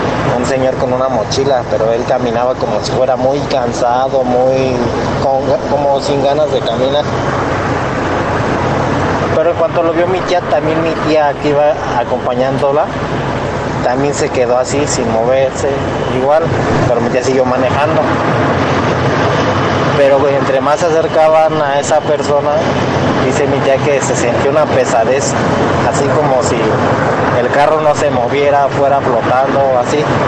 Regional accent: Querétaro, Mexico; de Querétaro

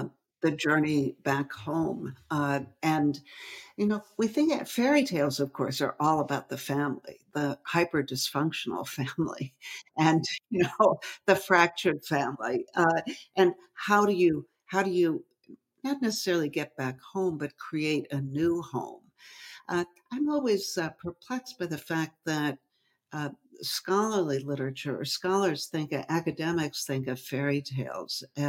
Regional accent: Midwest, United States; I was from the Middle West. I was really scared.

